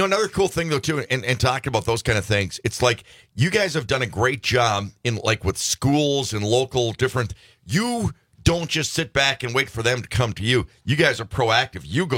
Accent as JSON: {"language": "English", "region": "Minnesota", "country": "United States", "tie": "born or raised there", "said": "Iron Rangers. That's my hometown up there."}